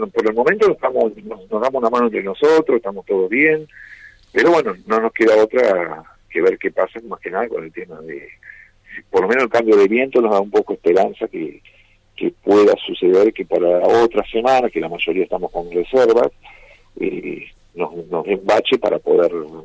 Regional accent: Gualeguaychú, Entre Ríos, Argentina; moved away; also born or lived in Buenos Aires; Yo viví siempre en ciudades, somos de Gualeguaychú, vivimos en Buenos Aires mucho tiempo, pero cuando me vine acá

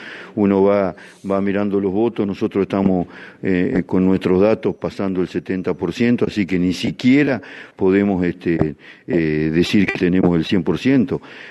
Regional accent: Concepción del Uruguay, Entre Ríos, Argentina; para quienes, como nosotros, en su gran mayoría somos de Concepción de Uruguay, somos uruguayenses

